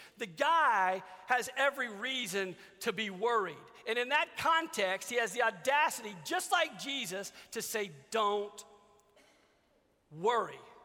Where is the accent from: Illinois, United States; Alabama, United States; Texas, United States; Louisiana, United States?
Louisiana, United States; I grew up in Louisiana, and we had hurricanes and tornadoes like every other Wednesday, a lot.